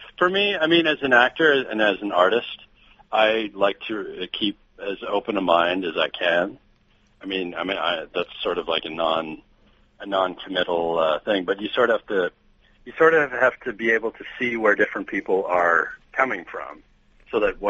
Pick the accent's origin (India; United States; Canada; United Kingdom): Canada; Calgary, Alberta; I grew up in Calgary. The most secular upbringing you could imagine. The religion that I was closest to when I grew up actually was Mormonism.